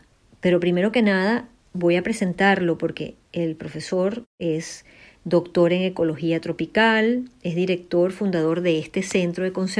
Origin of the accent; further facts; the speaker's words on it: Venezuela; nos sentimos súper orgullosos como venezolanos